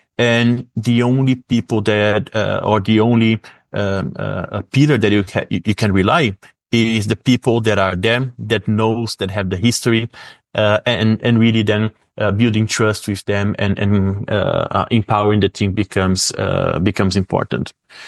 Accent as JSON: {"language": "English", "country": "Brazil", "tie": "born or raised there", "second_language": "English", "moved": "yes", "said": "growing up in Brazil, you are very comfortable with the environment that you were placed."}